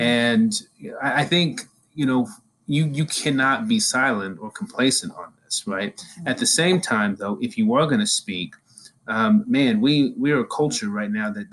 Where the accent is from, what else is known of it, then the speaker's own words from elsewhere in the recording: Oklahoma, United States; I grew up in Oklahoma and I took Oklahoma history.